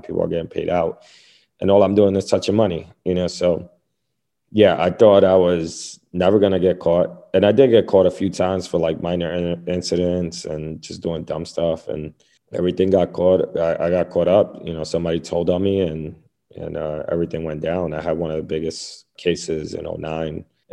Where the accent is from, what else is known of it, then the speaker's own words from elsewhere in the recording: New York, United States; I was born and raised in the same neighborhood I am right now, in the Lower East Side of Manhattan. It's super gentrified now.